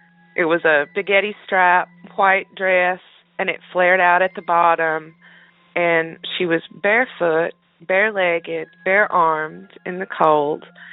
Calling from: North Carolina, United States; I can tell you that I'm calling from North Carolina.

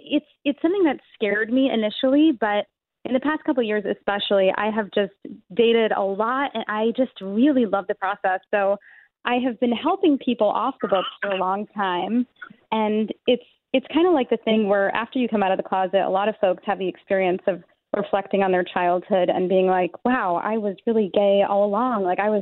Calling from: New York City, New York, United States; I'm calling from New York City.

